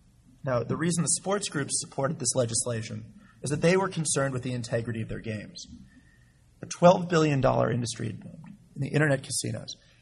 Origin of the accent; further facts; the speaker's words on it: Los Angeles, California, United States; I grew up in Los Angeles and have gone to casinos for years and years.